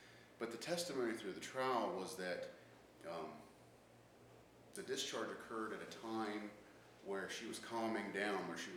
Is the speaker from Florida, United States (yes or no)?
no; Harrisonburg, Virginia, United States; from Harrisonburg, Virginia.